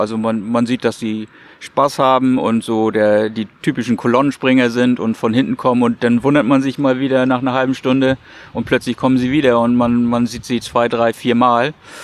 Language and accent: German; Schleswig-Holstein, Germany; Und für mich als Schleswig-Holsteiner ist natürlich immer die Verlockung groß, hier die nächste Abfahrt nach Preetz oder nach Wankendorf-Plön, wo auch immer, hinzunehmen.